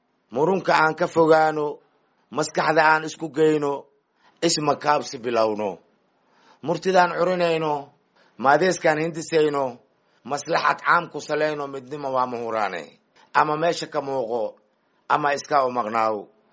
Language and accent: Somali; Jilib, Middle Juba, Somalia; born there; aniga waxaan ku dhashay Jilib